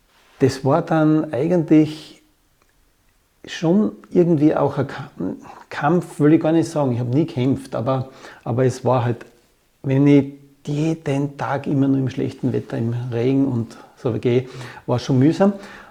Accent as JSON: {"language": "German", "country": "Austria", "tie": "born or raised there", "said": "Und das ist meine Heimat, mein Daheim."}